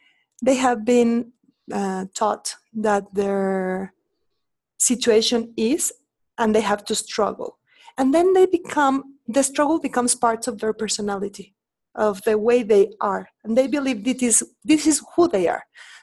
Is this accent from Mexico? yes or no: yes; Mexico; I am from Mexico, and in all Latin America, what I have found is that people love having money as the major excuse for not living their life.